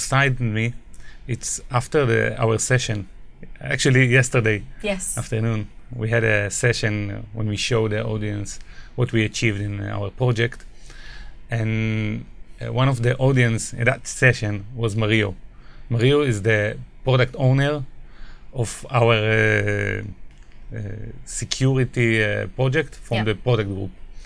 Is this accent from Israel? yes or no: yes; Israel; I'm from Israel